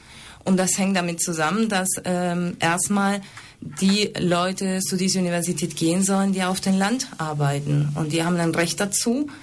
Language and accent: German; Buenos Aires, Argentina; German is a second language; Ich komme selber aus Argentinien, ich bin aber für die Region eigentlich auch ausländisch, sage ich mal. Also ich komme aus Buenos Aires